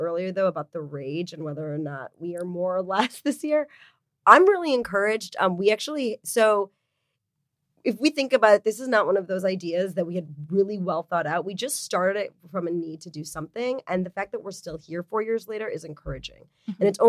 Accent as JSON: {"language": "English", "region": "Michigan", "country": "United States", "said": "I'm originally from Michigan. Michigan is now a purple state."}